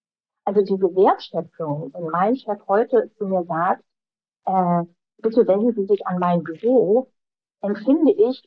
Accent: Berlin, Germany; Also ich bin eine Berliner Göre. Ich habe zwar im Ausland gelebt und studiert und auch gearbeitet, aber im Herzen bin ich eine Berliner Göre.

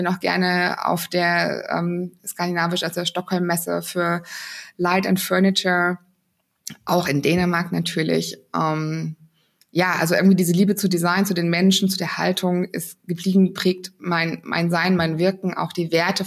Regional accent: Germany; Und da können wir als Deutsche, glaube ich, noch mal ein bisschen lernen, da mehr ins Vertrauen zu kommen.

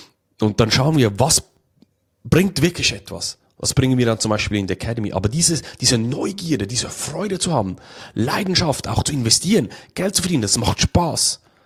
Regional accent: Switzerland; bei uns in der Schweiz gibt es auch die Berufslehre. Also man lernt das in der Praxis.

